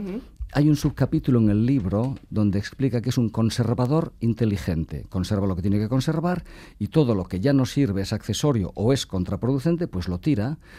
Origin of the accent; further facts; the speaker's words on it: Galicia, Spain; Yo soy gallego, me crié entre marineros.